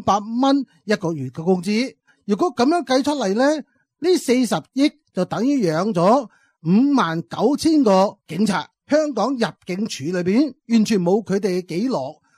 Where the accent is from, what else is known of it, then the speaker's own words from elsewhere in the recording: China; 我哋大陆人系挨惯㗎啦，